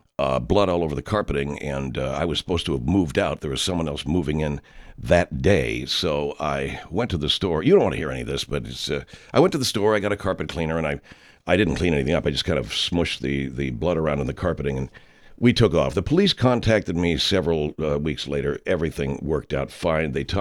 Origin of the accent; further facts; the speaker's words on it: Apopka, Florida, United States; You see, I was born in Apopka, Florida.